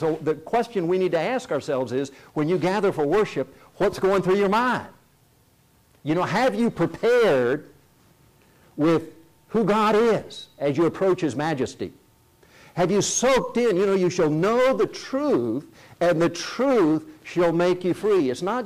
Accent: South Korea; he was already a legend in Korea when I was growing up in Korea.

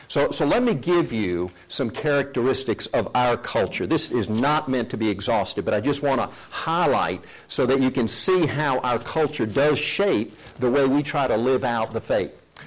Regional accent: South Korea; Growing up in Korea, I rarely, if ever, used the personal pronouns I, my, me, or mine.

